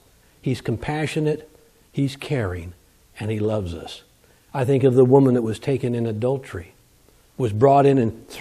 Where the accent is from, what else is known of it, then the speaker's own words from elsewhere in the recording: California, United States; Growing up in California, I lived out there for 20 years.